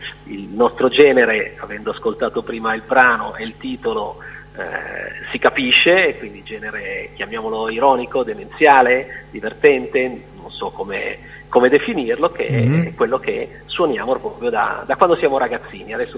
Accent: Milan, Lombardy, Italy; Noi siamo di Milano, quindi in zona Milano

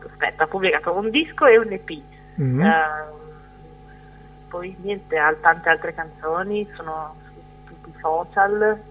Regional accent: Bologna, Emilia-Romagna, Italy; Io sono di Bologna, l'ho girato qua nei dintorni, su in montagna, tra Firenze e Bologna.

